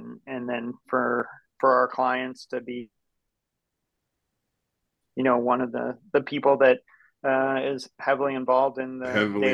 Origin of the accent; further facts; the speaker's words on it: West Virginia, United States; especially growing up in West Virginia and Virginia. Like, the Appalachian Mountains are right out our back door.